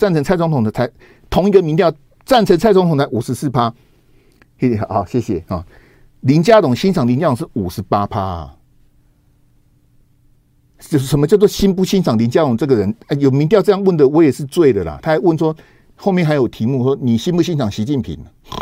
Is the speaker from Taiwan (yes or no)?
yes; Taiwan; 中共要我们台湾人死光光，不给我们疫苗